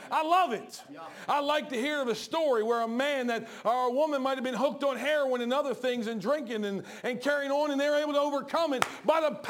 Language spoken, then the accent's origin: English; Smyrna, Delaware, United States; We're from Smyrna. We don't know crime at this time in Smyrna.